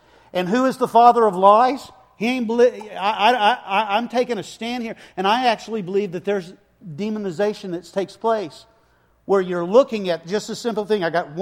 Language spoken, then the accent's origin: English; Gulf Coast, United States; I'm from the Gulf Coast. I know the effect.